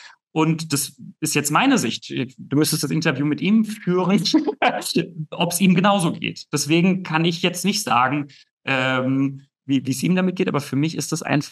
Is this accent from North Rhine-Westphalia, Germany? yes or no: no; Rhineland-Palatinate, Germany; now in Berlin, Germany; wir haben in dem Dorf geheiratet, in der Pfalz, wo ich herkomme. Berlin ist jetzt meine Wahlheimat, aber wir haben geheiratet in der Pfalz im Dorf.